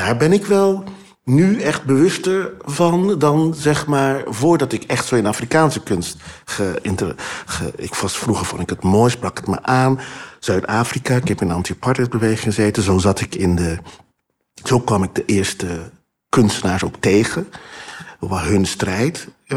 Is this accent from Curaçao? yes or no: yes; Curaçao; ik kom van Curaçao, maar ik was altijd wel bezig met de Afrikaanse heritage.